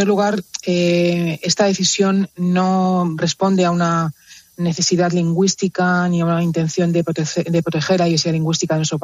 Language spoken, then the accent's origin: Spanish; Spain; utilizamos todos los españoles para comunicarnos, independientemente de cuál sea nuestra lengua nativa.